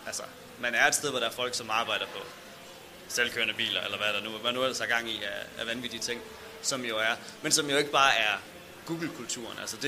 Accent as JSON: {"language": "Danish", "region": "West Jutland", "country": "Denmark", "said": "Altså, jeg er fra Vestjylland. Det ligger ikke mig naturligt at sætte mål på den måde."}